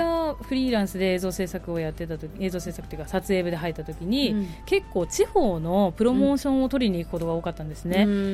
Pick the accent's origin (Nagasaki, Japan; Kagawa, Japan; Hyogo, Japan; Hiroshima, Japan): Nagasaki, Japan; Kawatana; それで自分ところの町川棚町を出身地を盛り上げたいっていう意識になったんですよ。